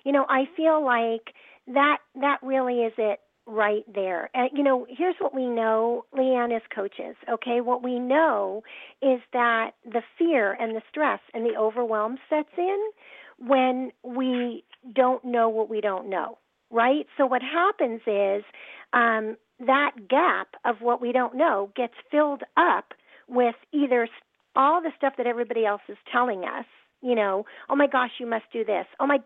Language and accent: English; Chicago, Illinois, United States; I'm from Chicago, so I definitely know snow.